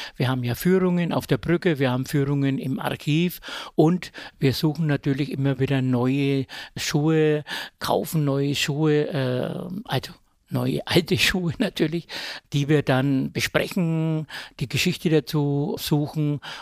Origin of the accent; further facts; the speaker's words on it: Herzogenaurach, Bavaria, Germany; ich bin aus Herzogenaurach.